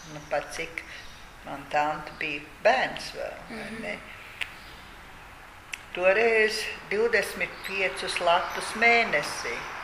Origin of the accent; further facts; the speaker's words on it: Kurzeme, Latvia; also born or lived in Bišiela; Mani vecāki izgāja, izbrauca uz Liepājas pusi. Liepājas pusē kaut kur mēs nodzīvojām līdz 1964. gadam.